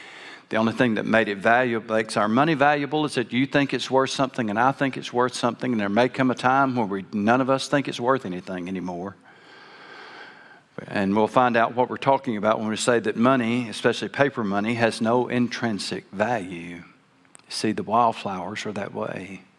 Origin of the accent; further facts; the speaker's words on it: Arkansas, United States; I grew up in South Arkansas. We knew about pine trees, hills, and a lot of swamps.